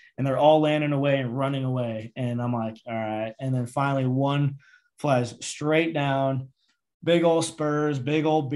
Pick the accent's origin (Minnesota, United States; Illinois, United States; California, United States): California, United States; There's a local lake in my hometown called Pina Dobe. That was the same place I would always ride my bike out. You know, so I every time I go visit back home in California